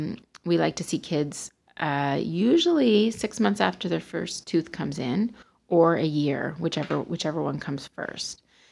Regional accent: Cole Harbour, Nova Scotia, Canada; I'm actually a local girl. I'm from the area. I grew up in Cole Harbor

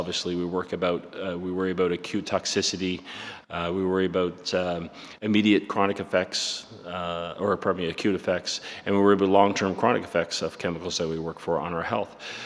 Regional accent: Halifax, Nova Scotia, Canada; I'm here from Atlantic Canada. I live here in Nova Scotia. Halifax is my home.

